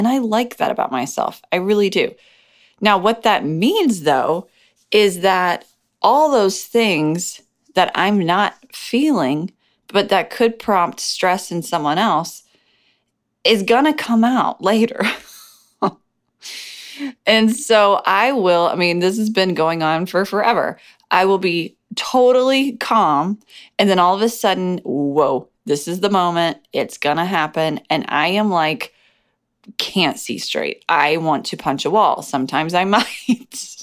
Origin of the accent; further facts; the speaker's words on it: Tennessee, United States; I'm from Middle Tennessee, so that'll be fun for me to let you in on that little world of mine.